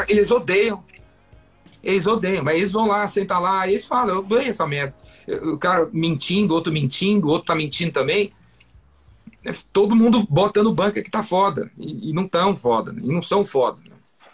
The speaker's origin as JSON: {"language": "Portuguese", "region": "São Paulo", "country": "Brazil", "tie": "born or raised there", "said": "Meu diferencial é que eu nasci em Pirituba. E eu fiquei 12 anos na favela."}